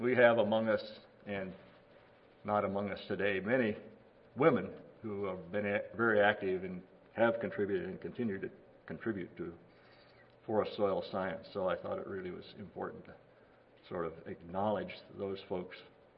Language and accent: English; Iowa, United States; I grew up in Iowa, spent time in Oregon